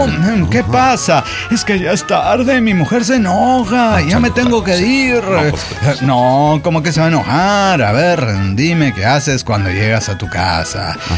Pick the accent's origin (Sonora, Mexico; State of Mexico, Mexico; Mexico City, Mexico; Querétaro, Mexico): Sonora, Mexico; Hermosillo; born there; A pesar de ser donde nací, yo nací en Hermosillo, no me siento para nada en casa.